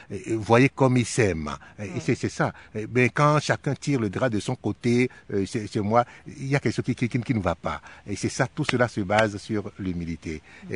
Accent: Corsica, France; Moi, je viens de la Corse et où il y a beaucoup de touristes qui passent, mais qui ne s'arrêtent pas.

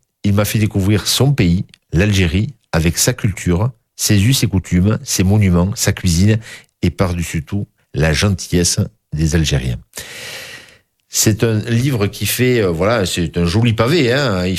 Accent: France; Je suis français, catholique, mais basque.

